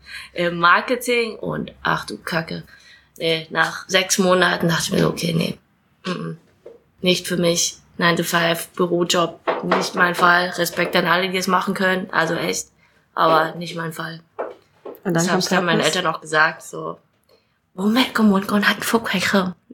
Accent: East Germany, Germany; als Ossi-Kind quasi schon fast

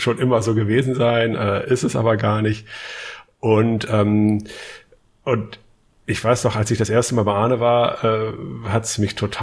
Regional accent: Hamburg, Germany; so ein paar Sachen kennen wir natürlich als Hamburger von Arne

